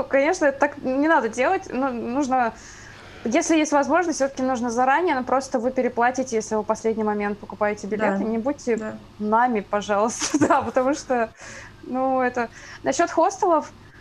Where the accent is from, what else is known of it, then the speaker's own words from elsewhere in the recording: Kazan, Tatarstan, Russia; now in Saint Petersburg, Russia; я родом из Казани, но я сейчас в Питере, и 5 лет назад я поехала в Казань.